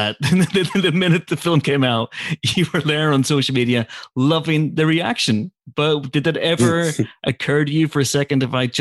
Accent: United Kingdom; We're British. That's what we do.

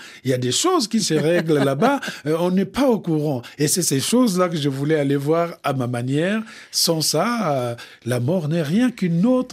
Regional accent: Bouenza, Republic of the Congo; chez nous, au Congo, le plus souvent, quand on parle de la mort, en tout cas du côté de la Bouenza

